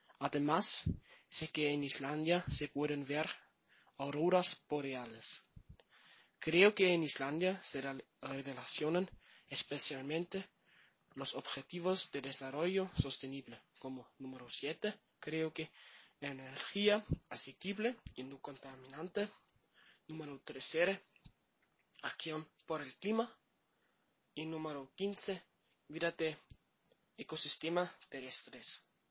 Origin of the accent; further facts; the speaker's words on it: Vienna, Austria; Spanish is a second language; soy de Austria, de la ciudad de Viena. Tengo 17 años, pero pronto cumpliré 18.